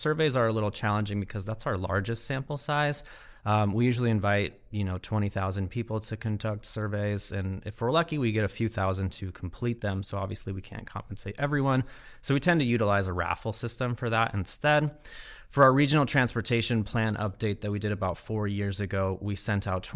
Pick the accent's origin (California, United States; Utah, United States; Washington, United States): Washington, United States; Seattle; I'm from Seattle, Washington.